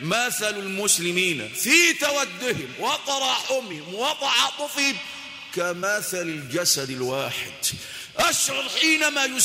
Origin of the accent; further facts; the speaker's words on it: Egypt; في مصر في بلدنا هذا لا يعبأ إلا بنفسه